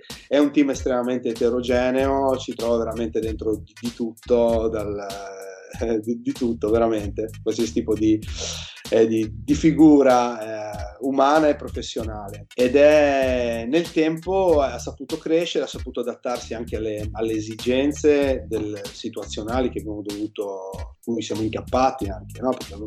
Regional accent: Friuli-Venezia Giulia, Italy; Io sono di Civita del Friuli, in realtà mi sono spostato nella grande città di Udine

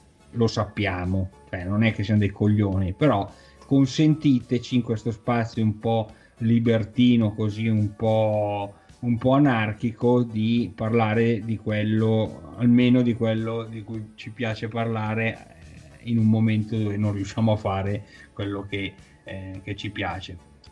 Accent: Milan, Lombardy, Italy; da milanese nato a Milano

